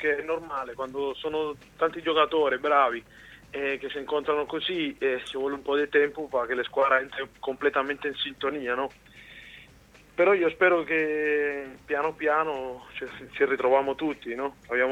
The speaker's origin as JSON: {"language": "Italian", "country": "Cuba", "second_language": "Italian", "said": "il problema è che sono cubano, quello lo porto già nel sangue, no?"}